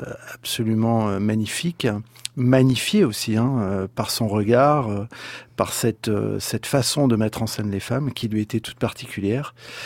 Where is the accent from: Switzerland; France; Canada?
France; moi, je suis français